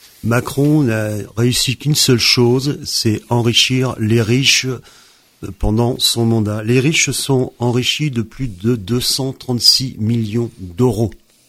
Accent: Maillé, France; now in Beaumont-Pied-de-Bœuf, France; 60 ans, je suis natif de Maillé. J'habite Beaumont-Pied-de-Bœuf, je suis un ancien artisan commerçant.

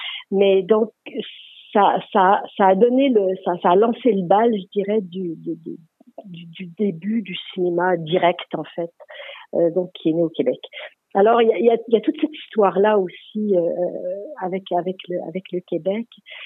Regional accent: Langres, Grand Est, France; je me sens aussi finalement quasiment comme ma ville natale de Langres

